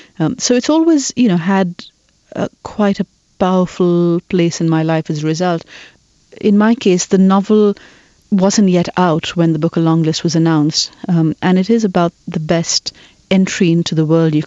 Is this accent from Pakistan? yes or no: yes; Karachi, Sindh, Pakistan; when I was growing up in Karachi, we didn't have, you know, you didn't have internet access